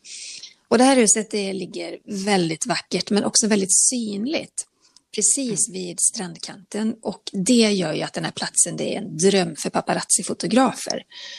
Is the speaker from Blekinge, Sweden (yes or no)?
no; Borås, Västra Götaland County, Sweden; jag är född liksom runt, eller jag är inte född i Borås, men jag är uppvuxen delvis i Borås. Då var det nära till västkusten.